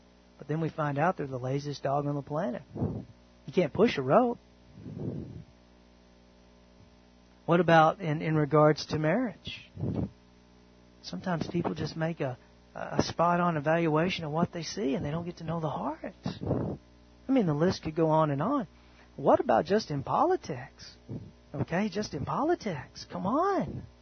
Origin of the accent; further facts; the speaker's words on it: United States; born there; And don't get me wrong, praise God, I was born in America.